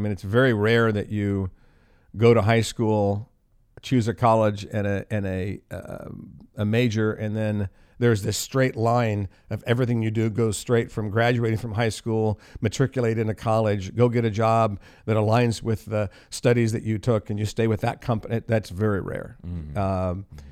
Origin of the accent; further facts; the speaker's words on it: Columbus, Ohio, United States; and I grew up in Columbus, so I went to Ohio State.